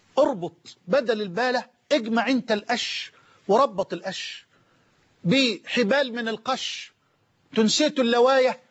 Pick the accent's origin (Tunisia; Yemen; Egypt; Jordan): Egypt; بلدنا مصر